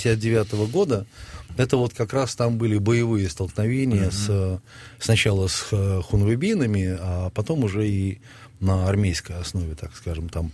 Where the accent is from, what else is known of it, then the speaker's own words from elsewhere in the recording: Uryupinsk, Volgograd Oblast, Russia; born there; now in Moscow, Russia; Нет, я родился в Урюпинске.